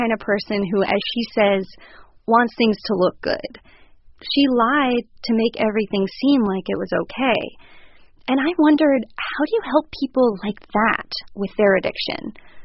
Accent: Los Angeles, California, United States; growing up, my mom would go to meetings of Alcoholics Anonymous, AA, in my hometown of Los Angeles.

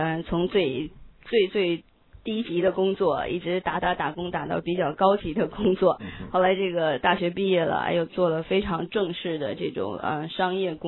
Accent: China; 我们中国人就直接问您有什么学历哈

